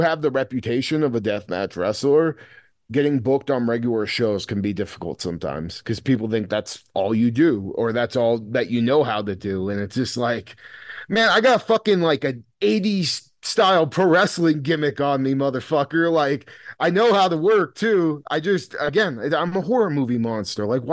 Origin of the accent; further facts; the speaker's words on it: Arizona, United States; No, so I'm from Arizona.